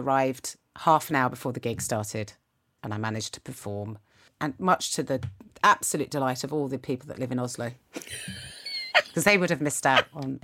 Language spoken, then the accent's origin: English; United Kingdom; Like, I'm so British.